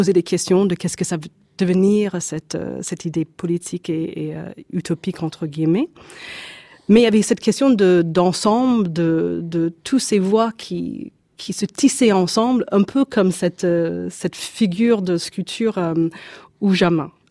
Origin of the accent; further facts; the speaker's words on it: Canada; now in Europe; Et voilà, grandi là-bas, et aussi maintenant en Europe.